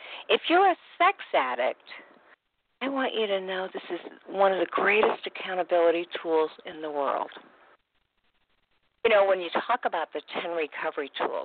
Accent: Indianapolis, Indiana, United States; I'm from Indianapolis.

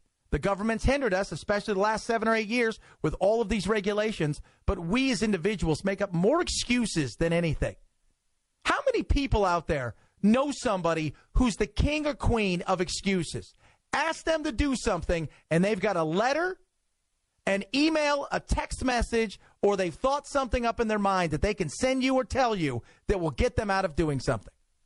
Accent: United States; I'm an American. I've got my faults.

